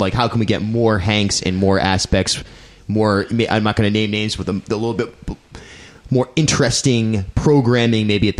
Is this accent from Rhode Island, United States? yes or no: yes; Rhode Island, United States; I grew up in Rhode Island. I always thought of Rhode Island as sort of South County and Providence as far as where I'd go.